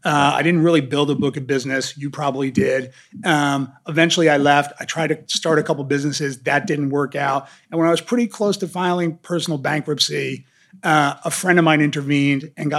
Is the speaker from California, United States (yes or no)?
no; New Jersey, United States; You know, I was a kid from New Jersey.